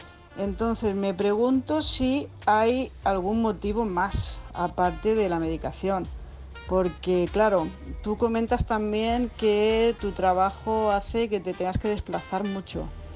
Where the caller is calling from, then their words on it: Tarragona, Catalonia, Spain; corresponsal de Tarragona